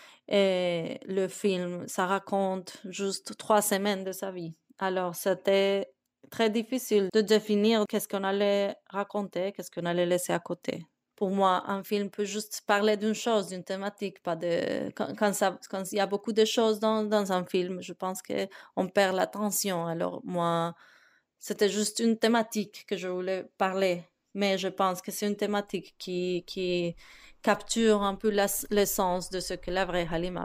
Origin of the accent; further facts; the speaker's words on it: Bogotá, Colombia; moved away as an adult; now in Canada; je suis colombienne, je suis née à Bogota. Je suis venue au Canada quand j'avais 18 ans, après finir l'école secondaire.